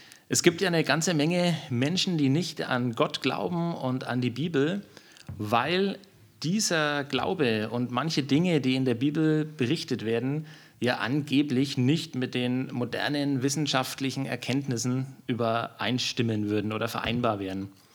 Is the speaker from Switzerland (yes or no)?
no; Bavaria, Germany; also born or lived in Nuremberg; in Niederbayern. Mhm. Und war dann lange Jahre, nachdem ich beruflich nach Nürnberg gezogen bin